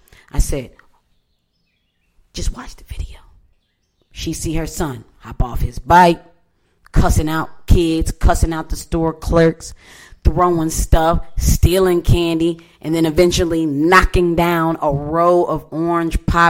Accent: New York, United States; She said soda, but I'm from New York, so I said, and what?

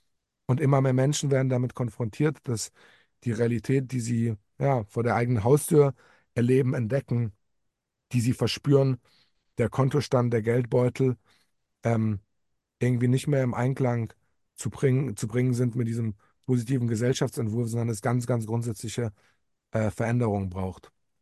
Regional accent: Poland; Also ich glaube, es wird am Ende vergleichbar mit den USA oder auch meiner Heimat Polen zwei Pole geben.

